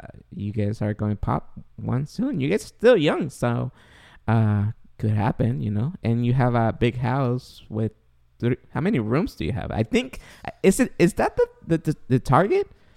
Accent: Guatemala; English is a second language; now in United States; As you guys don't know, I'm an immigrant from Guatemala. I'm still trying to learn English, both speaking and Grammarly.

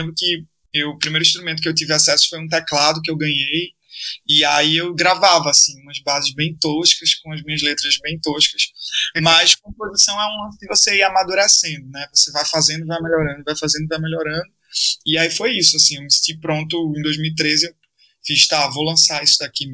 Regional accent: Garanhuns, Pernambuco, Brazil; also born or lived in Recife; Eu sou do interior de Pernambuco, né? Sou de Garanhuns. Sim. E aí, foi de Garanhuns, mas aí eu fui para Recife em 2003, eu acho.

